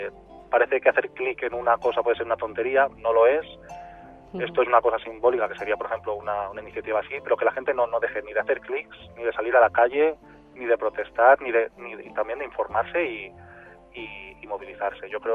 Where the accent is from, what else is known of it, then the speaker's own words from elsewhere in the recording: Elche, Valencian Community, Spain; me estoy imaginando volviendo a casa de mis padres en esa tranquilidad de recogida en el nido de la ciudad de origen de uno, ahí en Elche